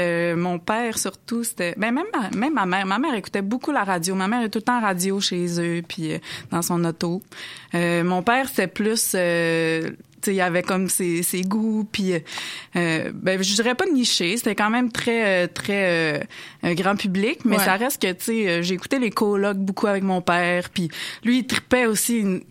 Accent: Alma, Quebec, Canada; Je suis originaire d'Alma.

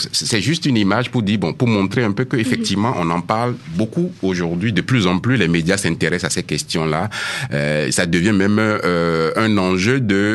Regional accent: Benin; J'ai d'abord été dans une première vie journaliste dans mon pays d'origine qui est le Bénin, en Afrique de l'Ouest.

